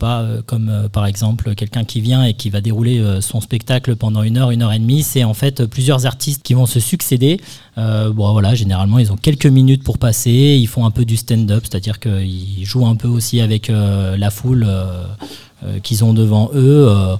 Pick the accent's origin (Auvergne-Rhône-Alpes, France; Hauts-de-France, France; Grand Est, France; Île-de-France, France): Auvergne-Rhône-Alpes, France; Annecy; j'ai 32 ans, je suis originaire d'Annecy et je vis actuellement aussi sur la région annécienne.